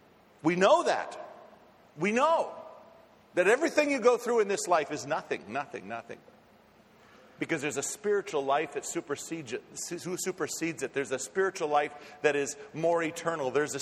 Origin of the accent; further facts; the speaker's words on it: Minneapolis, Minnesota, United States; born there; because I was born in Hennepin County, Minneapolis, Minnesota.